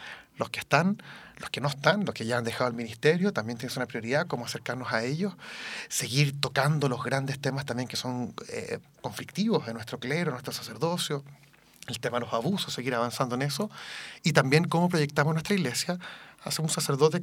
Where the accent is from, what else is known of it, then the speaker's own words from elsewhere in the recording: Chile; Es un tema que yo creo que nos cuestiona mucho como sociedad chilena